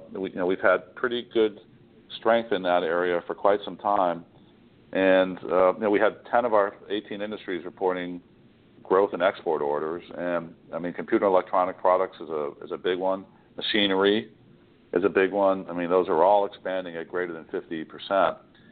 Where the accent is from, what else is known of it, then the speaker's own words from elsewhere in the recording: Connecticut, United States; Yeah, you're right, and I'm from Connecticut, so I have a similar situation